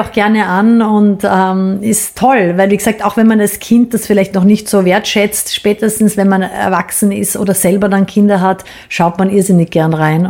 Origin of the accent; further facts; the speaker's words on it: Styria, Austria; als Steirerin lernst du mit 3 Skifahren, das ist klar.